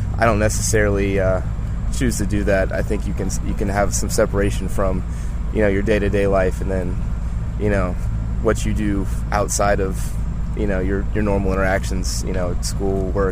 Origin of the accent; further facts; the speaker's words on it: Atlanta, Georgia, United States; I'm from Atlanta.